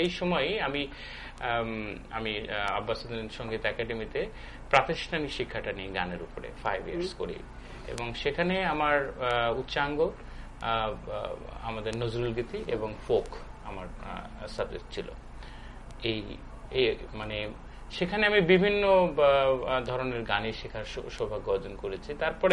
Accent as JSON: {"language": "Bangla", "town": "Gaibandha", "region": "Rangpur Division", "country": "Bangladesh", "tie": "born there", "said": "যেহেতু আমার নানার বাড়িতে আমি মানুষ হয়েছি, আমার জন্ম হয়েছে গাইবান্ধায়, আমার দাদার বাড়ি বগুড়ায়। তো সেই যে গ্রামের মেঠো পথ, আমাদের যেহেতু নদী ভাঙ্গন কবলিত এলাকা"}